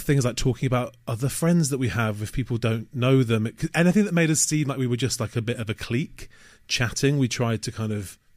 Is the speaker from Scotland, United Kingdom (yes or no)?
no; Manchester, North West England, United Kingdom; moved away as an adult; also born or lived in Leeds; now in London, United Kingdom; Leeds and then ditched the north and moved down to London to become a twat. I had a great childhood growing up in Manchester.